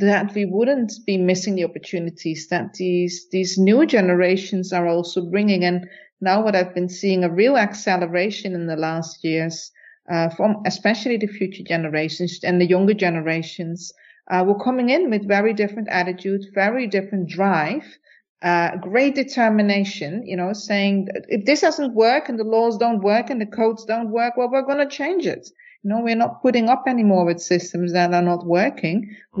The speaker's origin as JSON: {"language": "English", "country": "Netherlands", "tie": "born or raised there", "said": "I was growing up in the Netherlands"}